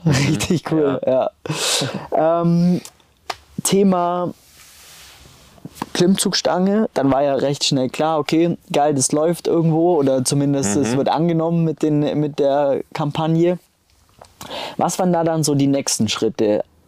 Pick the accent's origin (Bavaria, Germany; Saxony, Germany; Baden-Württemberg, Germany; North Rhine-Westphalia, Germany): Bavaria, Germany; Kempten; Ich komme ja quasi aus Kempten.